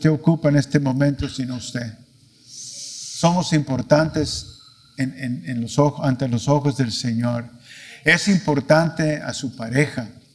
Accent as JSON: {"language": "Spanish", "region": "Washington", "country": "United States", "said": "nos íbamos a retirar ya al estado de Washington, de donde soy yo."}